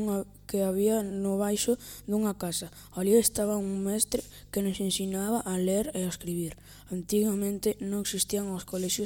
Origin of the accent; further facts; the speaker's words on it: Navarrosa, Galicia, Spain; born there; Nací en Navarrosa, pero levo vivindo na Dina 57 anos.